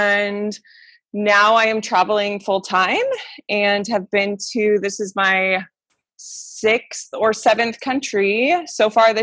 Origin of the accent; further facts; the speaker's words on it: St. Louis, Missouri, United States; moved away as an adult; now in Hanoi, Vietnam; I grew up in the Midwest. So born and raised in St. Louis. And lived a pretty stable, non-moving life, which has turned into the complete opposite in my adult life.